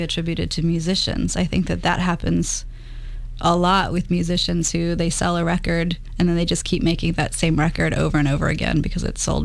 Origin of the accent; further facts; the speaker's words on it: Manassas, Virginia, United States; I grew up in Manassas, Virginia, which was a Civil War town